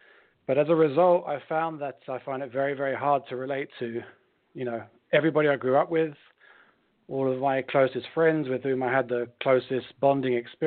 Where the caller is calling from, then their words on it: London, United Kingdom; I'm calling you from London, actually.